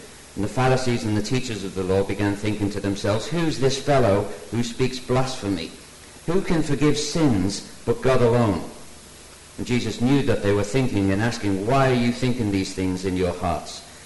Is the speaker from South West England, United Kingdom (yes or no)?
no; Liverpool, North West England, United Kingdom; because I'm from Liverpool and I'm tough